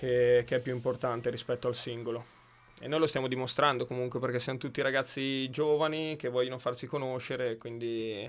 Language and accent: Italian; Bergamo, Lombardy, Italy; però essendo bergamasco